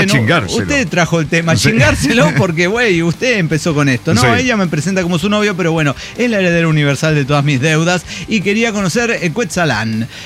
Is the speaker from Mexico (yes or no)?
yes; Puebla, Mexico; Como ella sabe que soy poblano